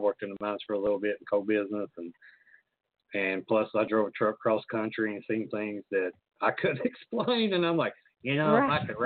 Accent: Virginia, United States; I'm from that part of Virginia where we got our ass kicked in the Civil War.

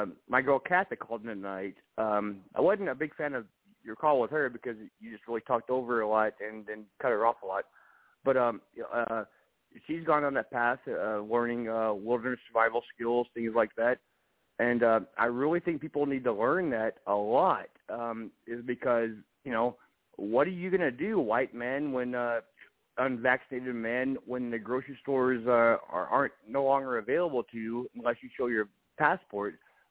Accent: Missouri, United States; In my state, it's no secret on your show that I'm from Missouri

